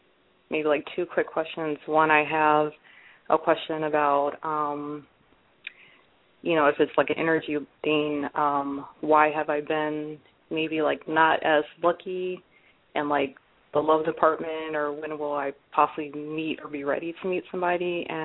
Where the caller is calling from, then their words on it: Chicago, Illinois, United States; Good evening. … I'm calling from Chicago.